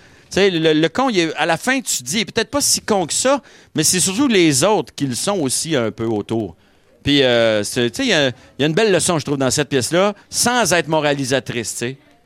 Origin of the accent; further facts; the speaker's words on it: Quebec, Canada; on est des Québécois dans cette pièce-là.